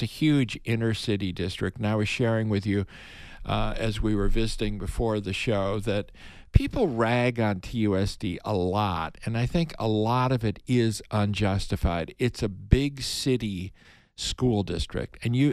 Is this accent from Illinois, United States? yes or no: yes; Chicago, Illinois, United States; It's no coincidence that I hail from the Windy City.